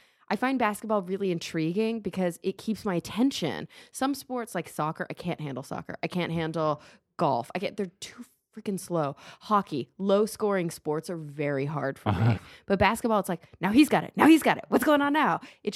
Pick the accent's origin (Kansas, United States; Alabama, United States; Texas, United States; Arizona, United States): Texas, United States; Dallas; Because we grew up in Dallas.